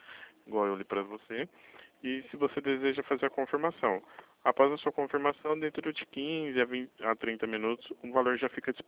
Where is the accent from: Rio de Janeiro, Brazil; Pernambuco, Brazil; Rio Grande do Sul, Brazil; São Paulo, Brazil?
São Paulo, Brazil; Presidente Prudente; Somos de Presidente Prudente.